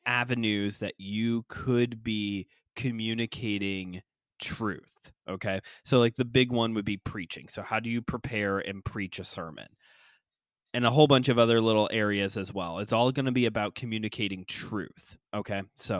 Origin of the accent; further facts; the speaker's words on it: Chicago, Illinois, United States; partially because I'm from Chicagoland, so it's kind of a requirement to give